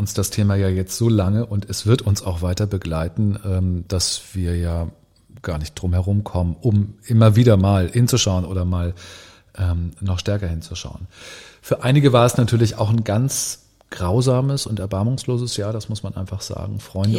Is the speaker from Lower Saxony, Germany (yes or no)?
yes; Lower Saxony, Germany; Ich komme aus Niedersachsen